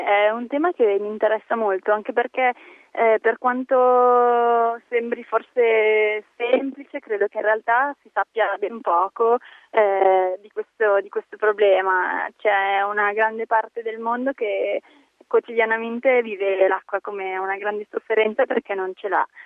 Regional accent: Milan, Lombardy, Italy; Ho 26 anni, sono di Milano

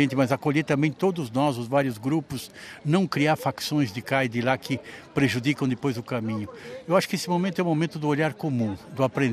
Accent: Brazil; É o meu país, é o meu Brasil, é a minha pátria, é o lugar onde eu nasci, onde eu estou crescendo, onde eu estou vivendo

